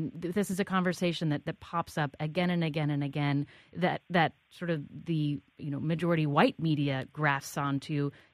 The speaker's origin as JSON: {"language": "English", "region": "East Coast", "country": "United States", "tie": "born or raised there", "also_born_or_lived": "California", "said": "I grew up on the East Coast, heard Hispanic growing up, then went to school in California, and it was very different."}